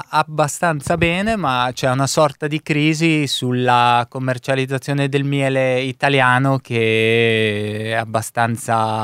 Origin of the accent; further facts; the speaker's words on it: Milan, Lombardy, Italy; sono milanese, come diceva